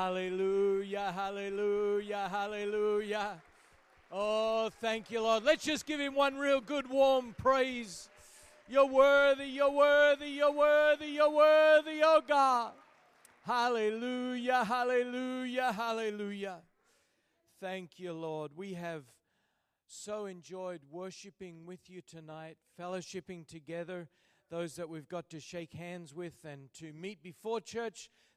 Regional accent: Melbourne, Victoria, Australia; That's because we are originally from Australia. I was born and raised in the city of Melbourne, a city of about 5 million on the southern coast of Australia.

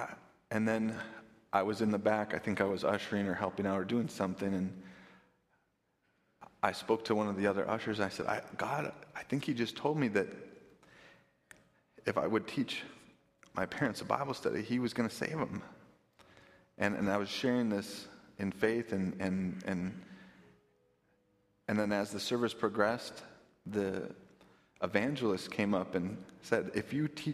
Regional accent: Kenosha, Wisconsin, United States; when they came back here to Wisconsin, where I grew up in Kenosha

